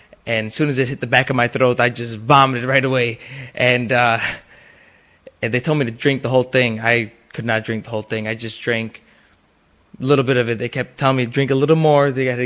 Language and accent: English; Chicago, Illinois, United States; The neighborhood I grew up in, I was born here in Chicago, on the north side, and I live on Damon and Lawrence in Ravenswood area.